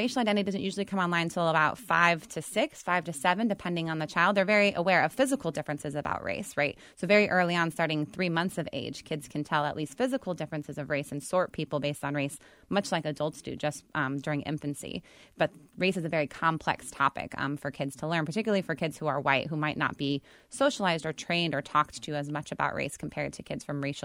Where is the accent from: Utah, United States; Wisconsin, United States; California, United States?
California, United States; also born or lived in Boston, United States; Myself, growing up in California, we had a lot more interracial marriage, a lot more biracial individuals there than where I went to school in Boston, for example.